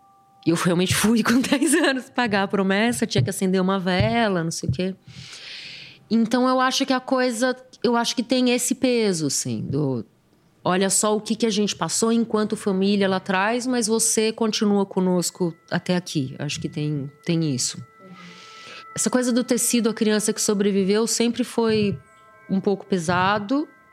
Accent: São Paulo, Brazil; born there; Eu nasci de parto Leboyer na Clínica Tobias, em São Paulo.

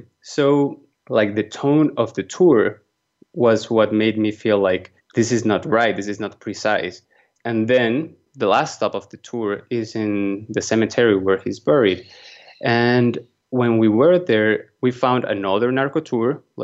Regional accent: Medellín, Antioquia, Colombia; English is a second language; I'm from Medellin. I grew up here in the city when Pablo Escobar was killing a lot of people, putting bombs all around the place.

